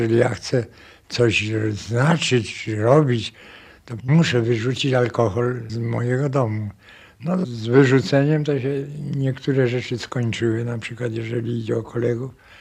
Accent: Lesser Poland, Poland; ja jestem z Podhala.

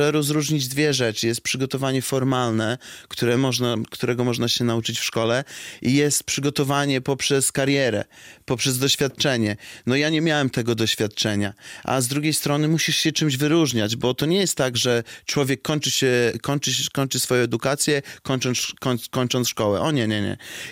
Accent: Białystok, Podlaskie Voivodeship, Poland; born or raised there

